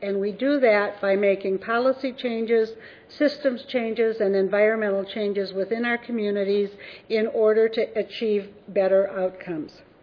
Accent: Minnesota, United States; I'm from Otter Tail County.

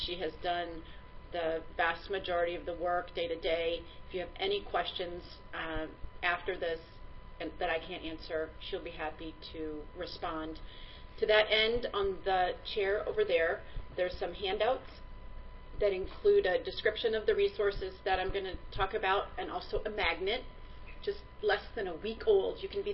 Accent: Wisconsin, United States; I am from Wisconsin

